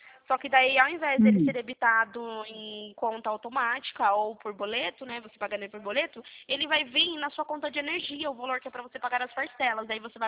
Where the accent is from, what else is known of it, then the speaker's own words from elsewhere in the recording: Sorocaba, São Paulo, Brazil; Aqui de Sorocaba.